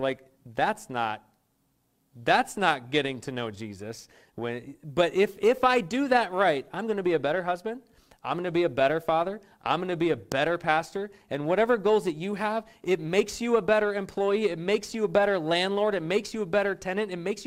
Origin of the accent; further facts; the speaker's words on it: Vermont, United States; I grew up skiing in Vermont and loved it.